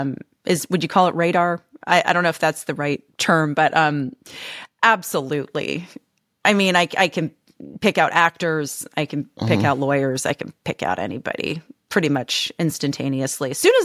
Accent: Canada; Because I'm Canadian and I can pick a Canadian even out of a Taiwanese national park.

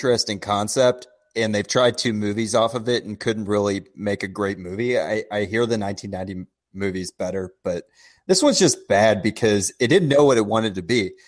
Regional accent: Midwest, United States; I'm from the Midwest, so I couldn't tell what city this took place in.

